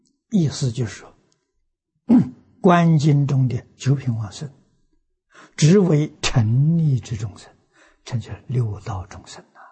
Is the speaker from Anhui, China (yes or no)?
yes; Anhui, China; 我小时候在我们家乡，听老人讲的，我们安徽一个省